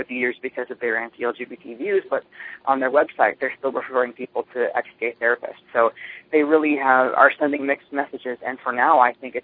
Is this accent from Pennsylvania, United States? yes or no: no; Wisconsin, United States; The other day, I'm originally from Wisconsin, and the governor of Wisconsin, Scott Walker